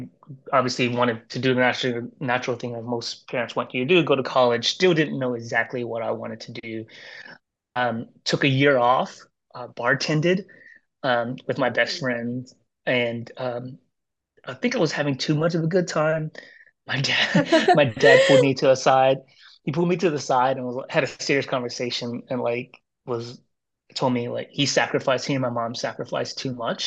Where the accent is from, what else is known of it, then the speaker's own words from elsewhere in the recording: United States; And so we, you know, growing up in America, we grew up pretty poor, but definitely loved.